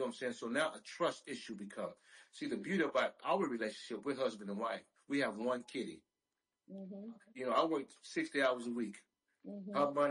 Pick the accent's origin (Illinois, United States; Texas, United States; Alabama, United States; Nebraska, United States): Texas, United States; Temple; I'm from Temple, Texas. They call it Trouble Town. We're right between Waco and Killeen, Texas.